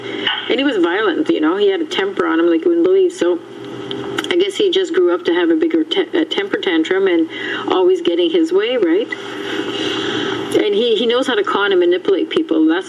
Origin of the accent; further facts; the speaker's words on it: Manitoba, Canada; moved away; No, because I moved out from Manitoba back in 1972, so I've been away from Manitoba a long time.